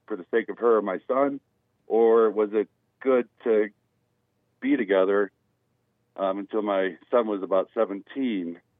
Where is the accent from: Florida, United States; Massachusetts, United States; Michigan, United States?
Michigan, United States; Detroit; you know, we're from Detroit, and she would have homeless people living with us